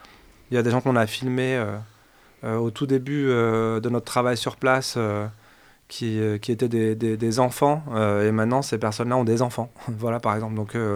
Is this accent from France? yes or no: yes; Grenoble, Auvergne-Rhône-Alpes, France; moi, personnellement, je suis grenoblois. Je connais la Villeneuve depuis longtemps. Je ne suis pas originaire du quartier, mais j'y ai vécu pendant 10 ans pour le projet.